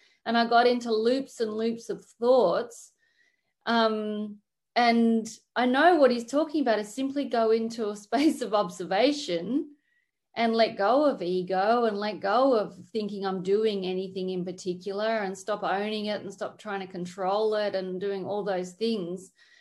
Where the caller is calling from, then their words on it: Melbourne, Victoria, Australia; Yes, I'm here from Melbourne, Australia.